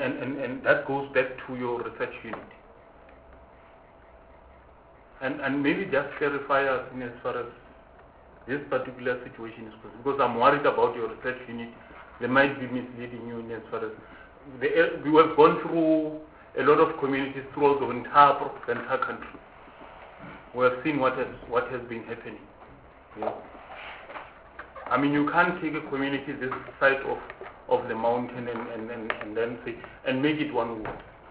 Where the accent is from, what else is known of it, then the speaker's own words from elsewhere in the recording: Gauteng, South Africa; communities, and I'm saying I'm coming from Gauteng.